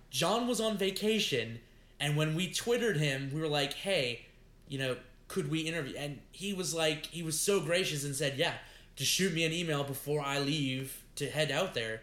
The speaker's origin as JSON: {"language": "English", "country": "United Kingdom", "said": "We're from Great Britain."}